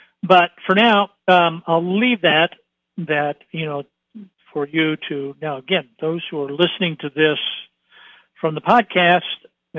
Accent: Troy, Ohio, United States; I grew up in Troy, Ohio.

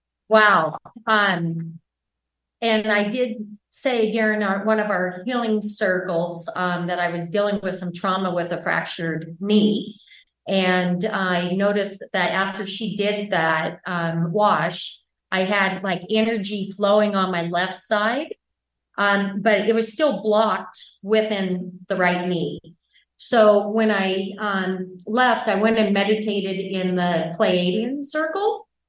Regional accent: Bellingham, Washington, United States; I'm from Bellingham, Washington.

